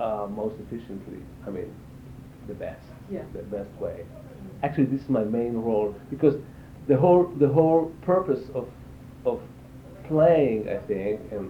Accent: Israel; also born or lived in Hungary; I was born in Hungary, but I was one when my parents came to Israel.

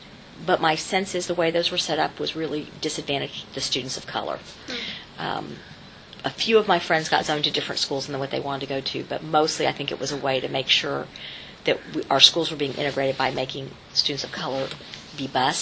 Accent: Houston, Texas, United States; I think growing up in Houston, which was such a city world, so many people were moving to all the time.

